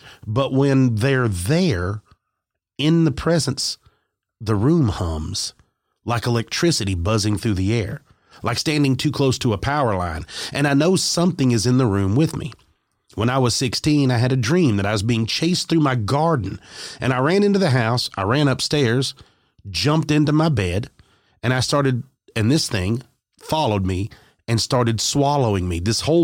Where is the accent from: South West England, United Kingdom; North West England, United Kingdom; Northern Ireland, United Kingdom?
North West England, United Kingdom; Bury; I grew up in Bury in Greater Manchester, England.